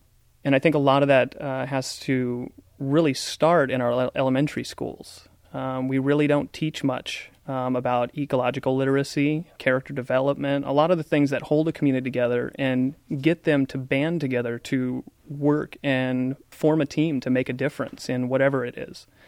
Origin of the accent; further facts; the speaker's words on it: Sacramento, California, United States; I'm from Sacramento.